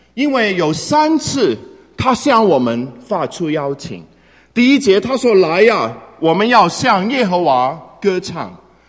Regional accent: China; 你知道我是一个在传统教养上面长大的中国男孩，

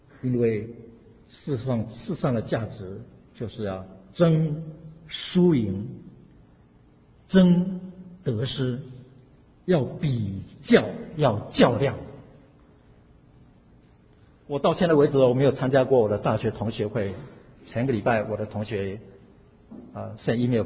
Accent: Taiwan; 我从台湾来，我从台湾的乡下过来

